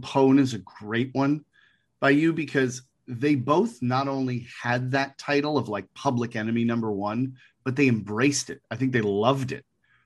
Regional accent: New York, United States; I grew up in New York. Like, people in New York literally romanticize John Gotti.

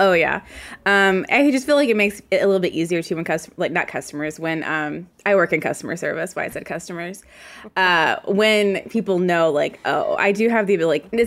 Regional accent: Virginia, United States; I will be back in my roots. I'm actually not from Richmond, but I'm like an hour away from Richmond originally.

